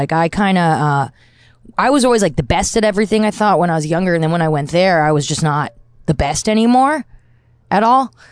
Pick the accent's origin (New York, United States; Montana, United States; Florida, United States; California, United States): New York, United States; I grew up, my parents live on the Upper East Side. And then I grew up also out in Long Island because I'm from a huge family.